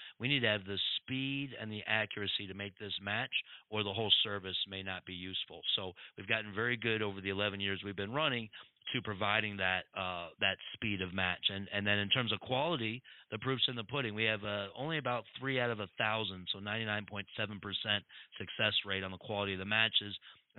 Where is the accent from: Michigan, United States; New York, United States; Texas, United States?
Michigan, United States; Ann Arbor; I had cancer as a 14-year-old growing up in Ann Arbor, Michigan.